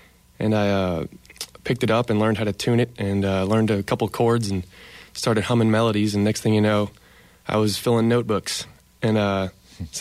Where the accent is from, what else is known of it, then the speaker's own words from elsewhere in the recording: Natchitoches, Louisiana, United States; I'm from Natchitoches, Louisiana, and I was very fortunate to have some really great teachers and instructors at a young age.